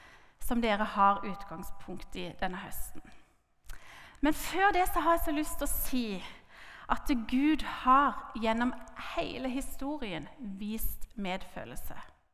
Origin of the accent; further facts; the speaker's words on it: Karmøy, Rogaland, Norway; For egentlig så kommer jeg fra Karmøyna, og jeg kan slå om til breie Karmøy-dialekt inn i Mydlå, hvis dere vil. Men så snakker jeg mest kristiansansk, da. Så hvis dere hører noen ord, så er de fra Karmøy.